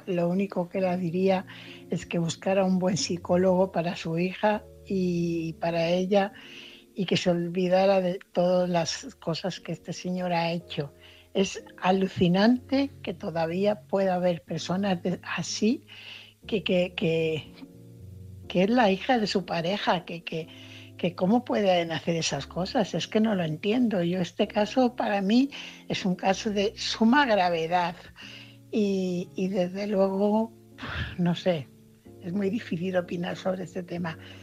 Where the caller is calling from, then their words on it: Fuenlabrada, Community of Madrid, Spain; corresponsal de Fuenlabrada.